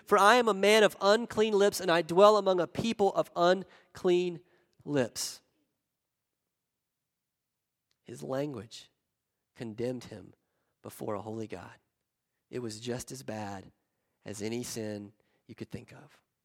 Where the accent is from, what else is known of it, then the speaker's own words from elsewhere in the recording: South Carolina, United States; accent: South Carolina; But all I've been given is a redneck South Carolina accent. I just don't have it, okay? I'm from South Carolina, and that's just the way it's going to be.